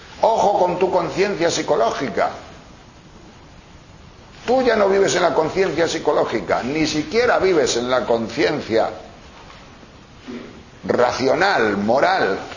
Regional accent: Olloniego, Asturias, Spain; also born or lived in Tejerina, Spain; Que yo nací, bueno, no nací, pero vivía, porque yo nací en Tejerina, en León, muy cerca de Asturias, pero vivíamos en Asturias, en Olloniego. Y vivíamos en el cuartel. Mi padre era guardia civil. Estoy hablando del año 40, 41.

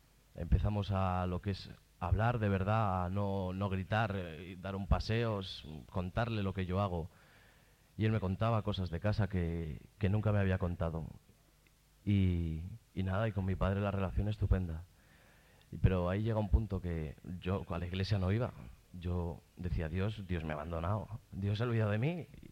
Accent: Burgos, Castile and León, Spain; Yo nací, bueno, en una familia carismática hace 18 años. Yo soy de Burgos

